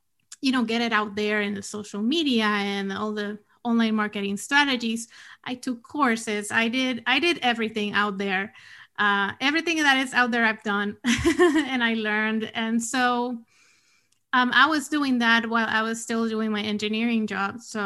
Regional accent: Puerto Rico; moved away as an adult; also born or lived in Washington, D.C.; So I was born and raised in Puerto Rico. That's where I went to school and moved.

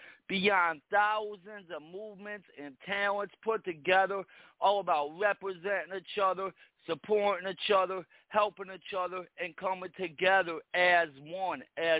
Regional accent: New York, United States; I'm from New York.

